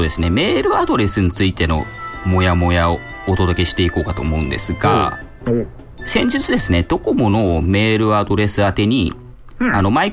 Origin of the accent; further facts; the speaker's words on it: Fukushima, Japan; 僕はい、福島出身なので